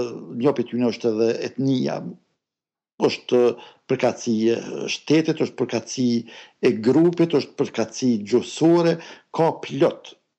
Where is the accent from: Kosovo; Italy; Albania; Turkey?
Kosovo; now in Sweden; po në jam edhe Kosovar edhe Suedes